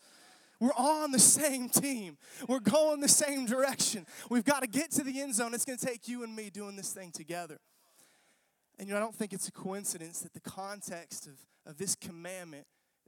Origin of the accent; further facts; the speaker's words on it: Arkansas, United States; I'm from Arkansas, but not that Arkansas.